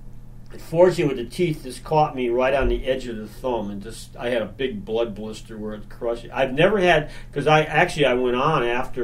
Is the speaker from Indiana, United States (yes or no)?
yes; Indiana, United States; that I'm from Indiana. I don't even know what an ocean looks like.